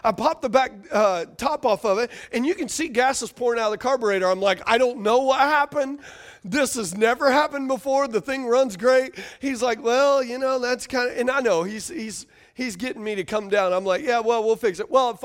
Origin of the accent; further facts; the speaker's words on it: Louisiana, United States; I grew up on boats. I grew up in Louisiana. So from a little kid, my grandpa and my dad oystered, shrimped, fish.